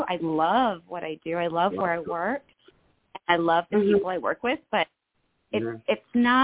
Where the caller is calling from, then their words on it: South Carolina, United States; Well, I'm calling from South